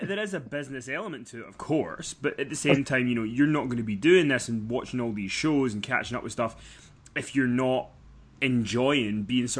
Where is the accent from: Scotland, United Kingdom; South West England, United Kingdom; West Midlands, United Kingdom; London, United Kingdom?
Scotland, United Kingdom; So I like to think of myself … as not being as Scottish as I am.